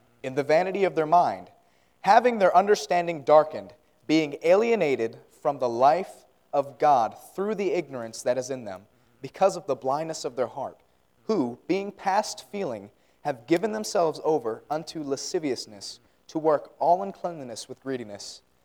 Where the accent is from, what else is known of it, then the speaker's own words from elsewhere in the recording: Maryland, United States; Like I said, I'm from Maryland. Maryland is very northern.